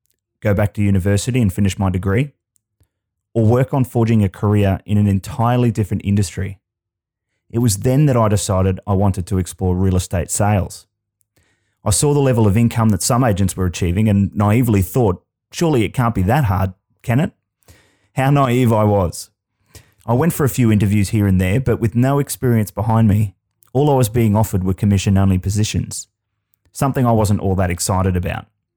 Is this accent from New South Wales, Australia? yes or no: no; Brisbane, Queensland, Australia; also born or lived in Melbourne; I moved back to my hometown of Brisbane from Melbourne, the so-called music capital of Australia at the time. And at the ripe old age of 21